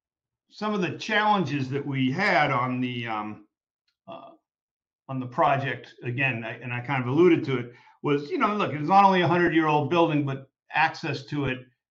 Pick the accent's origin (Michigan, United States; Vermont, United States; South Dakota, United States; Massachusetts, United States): Massachusetts, United States; Boston; Berklee College of Music is in it's in really downtown Boston, which as an aside is where I grew up, my hometown.